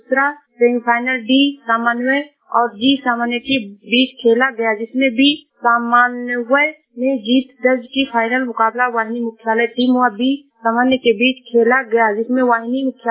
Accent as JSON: {"language": "Hindi", "region": "Uttar Pradesh", "country": "India", "said": "मैं जिला श्रावस्ती से हूँ।"}